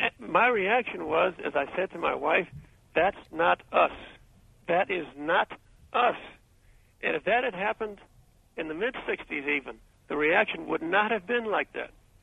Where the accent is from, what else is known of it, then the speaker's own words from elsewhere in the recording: the South, United States; But basically, being a Southerner, and I suspect that that has a lot to do with it, I thought the principles that I grew up in the black church